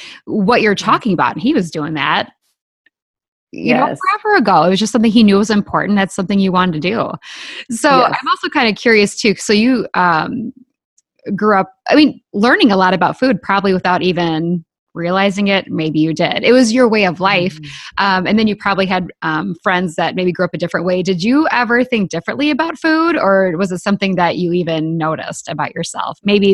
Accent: California, United States; also born or lived in Colorado; so I grew up in California, in Colorado.

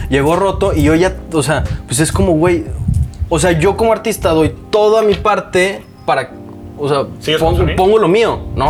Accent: Cancún, Quintana Roo, Mexico; No solo es el rey de la selva porque soy de Cancún, güey.

